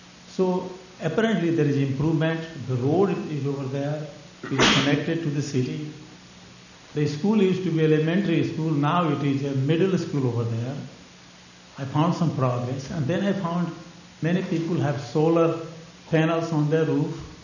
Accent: India; I stayed in my village in a very remote area for 3 days

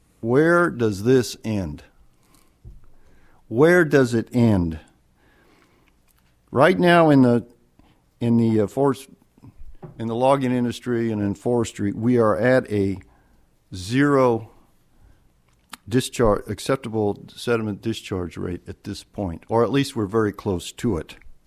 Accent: California, United States; I'm from Mendocino County, Comanche. I have a tree farm there.

